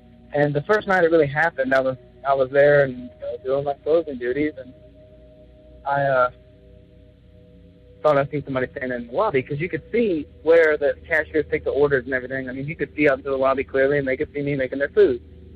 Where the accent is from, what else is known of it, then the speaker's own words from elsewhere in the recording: Alabama, United States; I'm from Alabama